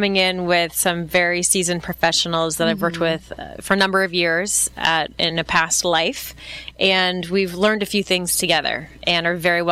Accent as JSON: {"language": "English", "region": "Midwest", "country": "United States", "tie": "born or raised there", "said": "So I come from the Midwest, so I'm a lover of this weather and I'll never leave it. But I spent my childhood in the Midwest"}